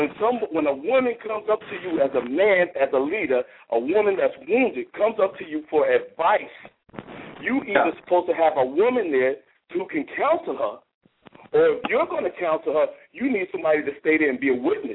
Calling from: Dallas, Texas, United States; I'm over here in Dallas, Fort Worth by the airport.

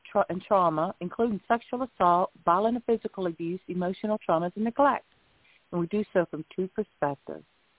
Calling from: Lighthouse Point, Florida, United States

